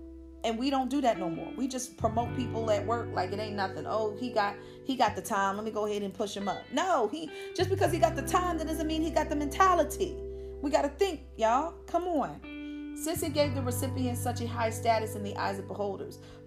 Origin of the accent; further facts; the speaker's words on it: Philadelphia, Pennsylvania, United States; excuse me for my pronunciation, I am from North Philadelphia, so I'm going to spell it out for you.